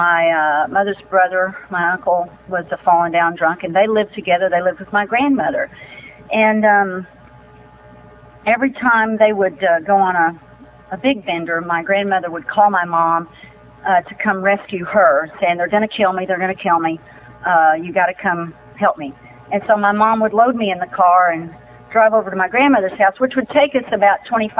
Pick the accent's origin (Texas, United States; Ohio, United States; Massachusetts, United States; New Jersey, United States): Texas, United States; Fort Worth; So, I grew up in Fort Worth, Texas, born in 1950